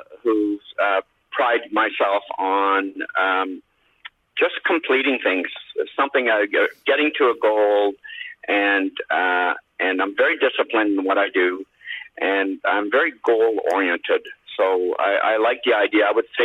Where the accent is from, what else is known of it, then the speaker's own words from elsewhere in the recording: Ottawa, Ontario, Canada; Ottawa is my actual hometown. I was actually born in Ottawa and I grew up in Ottawa